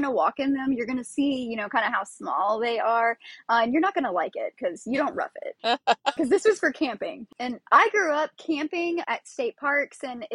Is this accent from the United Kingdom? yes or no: no; Florida, United States; We're from Florida.